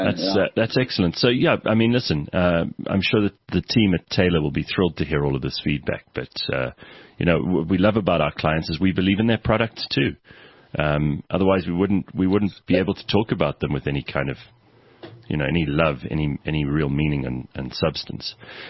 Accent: Welkom, Free State, South Africa; I remember when I was younger and in Cape Town, I had a chat with one of the boys. I told him I'm from Welkom, and he said, where in Cape Town is that?

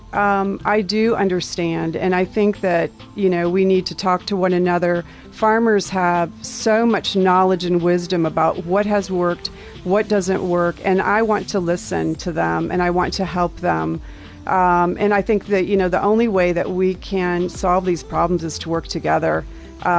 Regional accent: United States; I'm an American. Yeah. Yeah. I'm a guest in your country.

